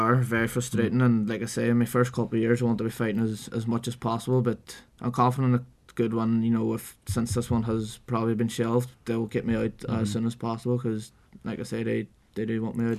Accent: Derry, Northern Ireland, United Kingdom; I'm from Derry, but I've boxed out of Belfast in my amateur days

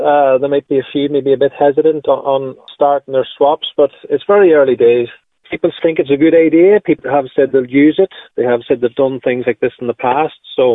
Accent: Ulster, Ireland; I've decided kind of to launch it in Donegal because I'm from Donegal.

